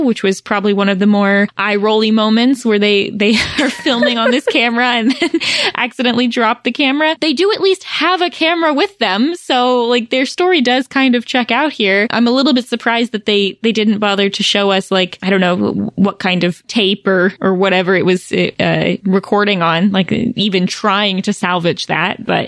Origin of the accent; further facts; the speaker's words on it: Virginia, United States; The Blue Ridge boarding school that I know of is 5 minutes from my parents' house, where I grew up in Virginia.